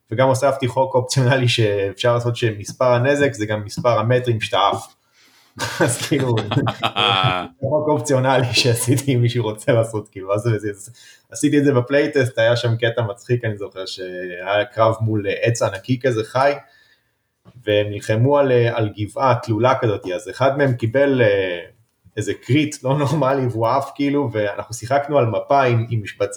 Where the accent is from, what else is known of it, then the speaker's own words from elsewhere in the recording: Ashdod, Southern District, Israel; moved away as an adult; במקור אני מאשדוד, עברתי לגור במרכז בשביל העבודה שלי